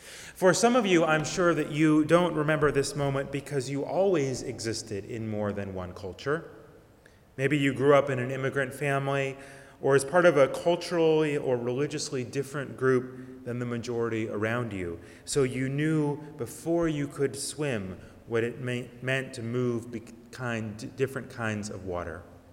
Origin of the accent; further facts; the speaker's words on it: Seattle, Washington, United States; I grew up in the Seattle area, and our Unitarian Universalist youth conferences that I always attended